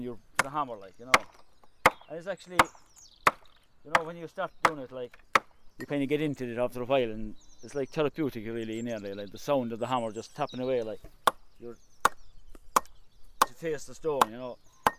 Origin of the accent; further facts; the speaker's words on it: Ballinlochy, Ireland; from Ballinlochy originally. It's a right mountainy place anyway.